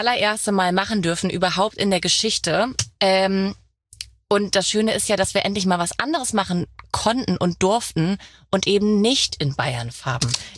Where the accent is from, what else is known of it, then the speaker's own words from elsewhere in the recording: Cloppenburg, Lower Saxony, Germany; Ursprünglich komme ich aus Kloppenburg, ganz kleines Städtchen in der Nähe von Bremen. Wenn Leute Bremen nicht kennen, sage ich Hamburg.